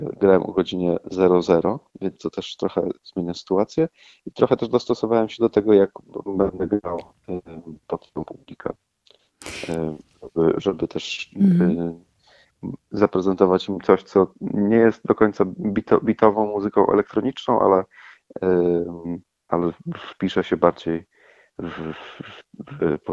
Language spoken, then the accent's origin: Polish; Tricity, Pomeranian Voivodeship, Poland; now in Warsaw, Poland; Jestem z Trójmiasta, mieszkam w Warszawie, ale Kraków jest mi bliski serca.